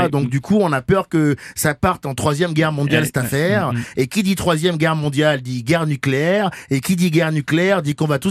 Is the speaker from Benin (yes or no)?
yes; Benin; Attends, et moi je viens du Bénin, il fait 40 degrés à l'ombre